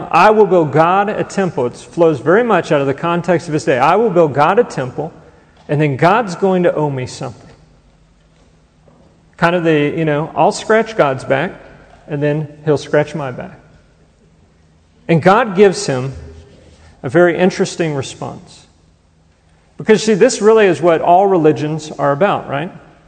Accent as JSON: {"language": "English", "region": "Texas", "country": "United States", "tie": "born or raised there", "said": "Whenever I was 11 years old, it was Christmas time, and we grew up in Texas, so what do you get your kid at Christmas in Texas?"}